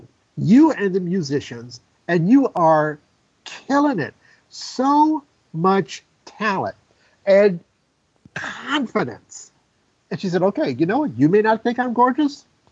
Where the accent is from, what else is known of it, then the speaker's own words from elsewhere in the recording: Los Angeles, California, United States; I was growing up in South Central LA. And I was in the third grade.